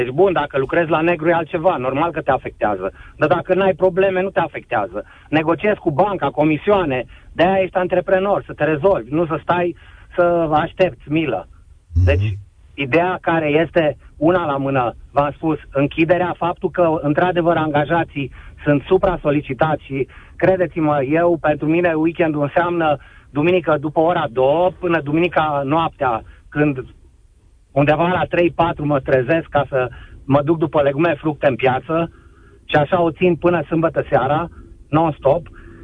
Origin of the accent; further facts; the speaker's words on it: Timișoara, Timiș County, Romania; moved away as an adult; now in Cugir, Romania; chiar dacă sunt din Timișoara, de 30 de ani sunt adoptat în Cugir, un orășel mai mic, cu venituri medii